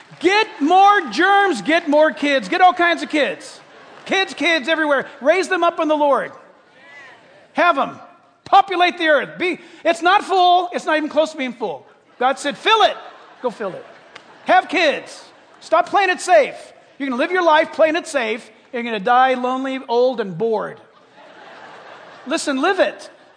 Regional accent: San Diego, California, United States; born there; also born or lived in Costa Mesa / Chino Hills; You guys, I was born in San Diego. That's on the water. We moved to Costa Mesa. That's moments from the water.

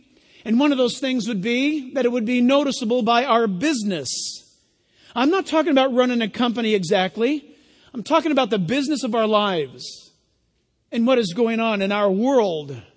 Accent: San Diego, California, United States; I was born and raised in San Diego where the fog was, you know, dangerous enough.

